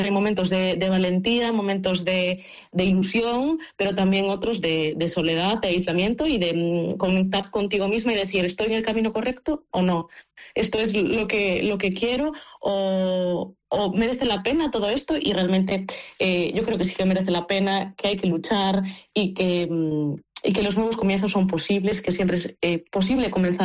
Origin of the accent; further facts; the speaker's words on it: Boiro, Galicia, Spain; En Boiro, efectivamente, sí, soy de Boiro.